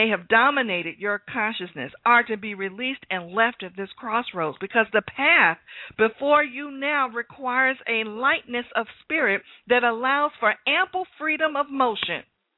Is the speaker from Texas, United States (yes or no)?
no; California, United States; I'm from California, so I've seen those tumbleweeds going through the desert.